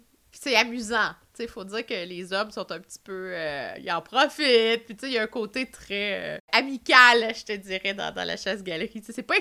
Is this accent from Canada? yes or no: yes; Yamachiche, Quebec, Canada; parce que, bon, je suis de Yamachiche, donc c'était un des contes qui était situé à Trois-Rivières